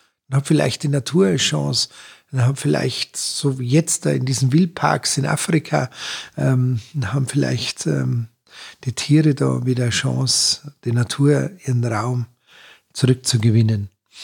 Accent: Munich, Bavaria, Germany; Ich bin ja geborener Münchner, ich bin mit der Wiesn groß geworden. Wenn der richtige Windstimmung ist, dann haben wir bei uns in Leim drüben den Duft sogar bis von der Wiesn bis nach Horm gekriegt.

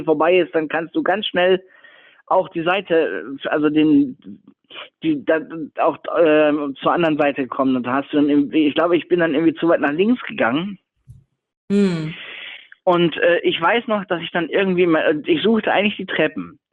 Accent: Osnabrück, Lower Saxony, Germany; ich bin von zu Hause aus Osnabrück, wo ich herkomme

